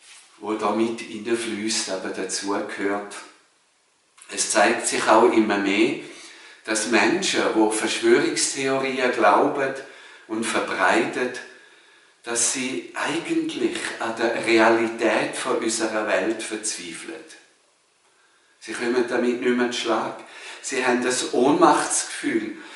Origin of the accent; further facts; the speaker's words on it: Switzerland; bei uns in der Schweiz, ja, das gute Leben, das viele von uns haben, ist ja eher die Ausnahme.